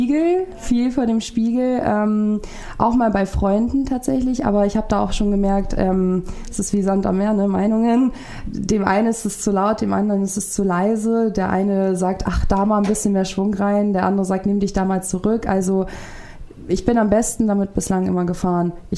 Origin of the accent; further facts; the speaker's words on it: Jena, Thuringia, Germany; Ich komme auch aus Jena